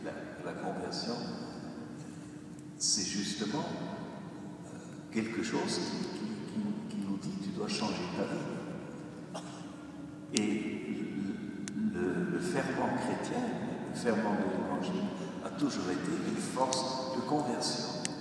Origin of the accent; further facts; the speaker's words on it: Austria; Chez nous, en Autriche, on peut quitter l'Église.